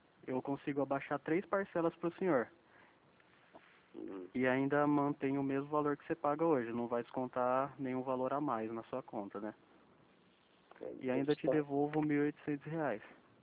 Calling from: Marília, São Paulo, Brazil; Eu sou daqui da cidade de Marília.

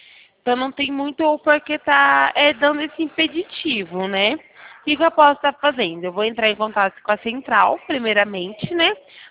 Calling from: Campinas, São Paulo, Brazil; aqui, na verdade, de Campinas, interior de São Paulo.

